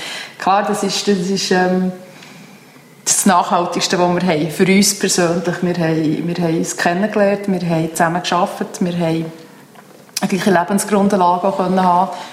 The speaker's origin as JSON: {"language": "German", "region": "Fribourg", "country": "Switzerland", "said": "ich komme eher aus dem Freiburgischen."}